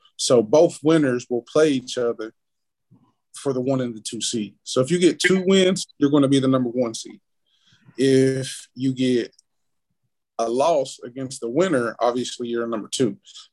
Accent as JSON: {"language": "English", "town": "Maysville", "region": "Kentucky", "country": "United States", "tie": "born or raised there", "said": "because being from Maysville, I know the aesthetic that my hometown brings"}